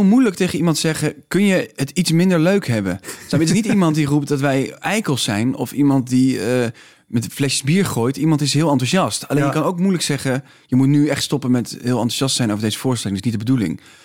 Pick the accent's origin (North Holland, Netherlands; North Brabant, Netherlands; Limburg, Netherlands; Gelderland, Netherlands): Limburg, Netherlands; Heerlen; ik kom uit Heerlen, vlakbij de Duitse grens. En ik spreek heel goed Duits